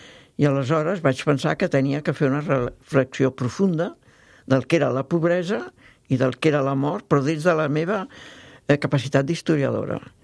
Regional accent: France; Catalan is a second language; jo vinc d'una família il·lustrada. En aquell moment era París, era França, jo vinc de França.

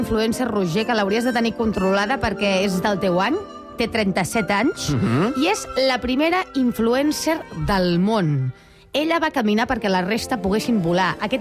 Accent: Catalonia, Spain; Soc catalana

